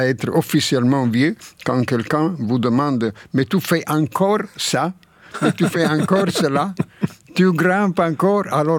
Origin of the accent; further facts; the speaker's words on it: Naples, Campania, Italy; born there; Moi, je suis né à Naples. Mais dans des ruelles de Naples, où il n'y avait pas de vue de la mer.